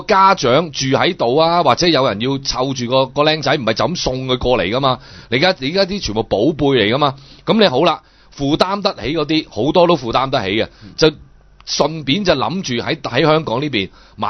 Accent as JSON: {"language": "Cantonese", "country": "China", "said": "我係內地人我都會咁諗。"}